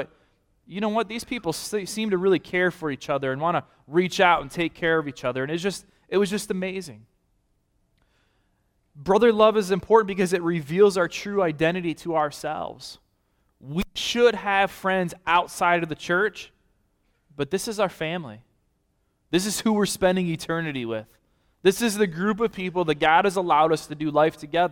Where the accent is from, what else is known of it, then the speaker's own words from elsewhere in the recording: Detroit, Michigan, United States; I'm from Detroit. Not too many things going for us.